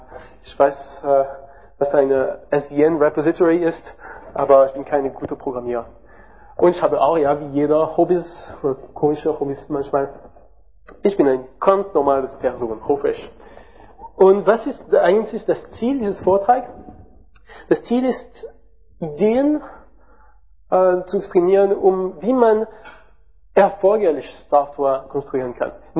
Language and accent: German; France; German is a second language; Ich bin Franzose, wie ihr hören könnt